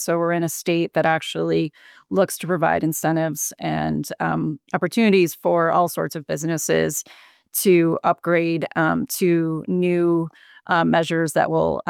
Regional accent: Watertown, New York, United States; So honestly, I grew up in Watertown, New York, and no one really thinks about skiing there, but there is Dry Hill, and it is the smallest little hill

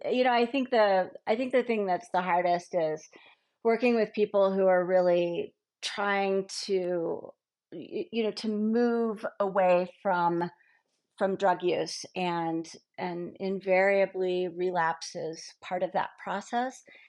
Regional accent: New Mexico, United States; I grew up in New Mexico, so I'm a first generation New Mexican, and New Mexico is at the tail end of the Rocky Mountains.

